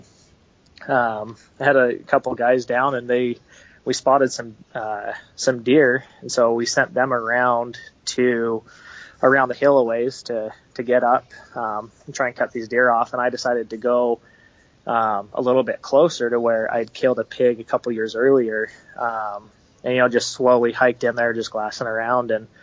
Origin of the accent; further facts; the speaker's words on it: Utah, United States; now in Phoenix, United States; I grew up in Utah, so hunting up there, you know, my backyard, we always had mule deer and animals back there. But moving down to Phoenix